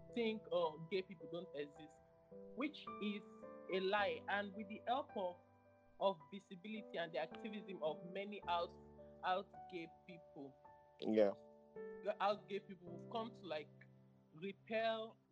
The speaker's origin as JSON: {"language": "English", "country": "Nigeria", "tie": "born or raised there", "said": "it was difficult for me growing up in Nigeria"}